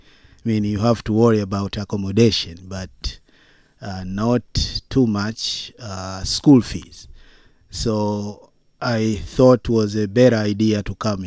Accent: Tanzania; English is a second language; moved away as an adult; also born or lived in Russia; now in United States; I am originally from Tanzania, and that's my motherland, and most of my family is still there. But also, I left there in 2000. Then I went to Russia for studies.

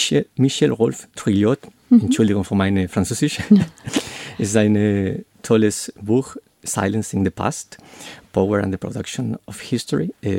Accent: Chile; German is a second language; Als ich ein Kind war in Chile, in meiner Familie, meine Mutter, meine Oma

